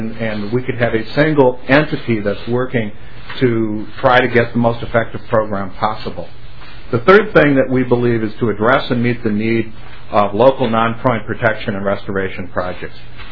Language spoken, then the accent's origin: English; Renville, Minnesota, United States; I grew up in Renville, Minnesota.